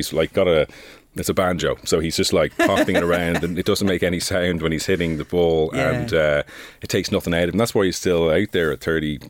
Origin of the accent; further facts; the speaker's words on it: Ireland; Obviously personal to me in some ways, being Irish and all that comes into it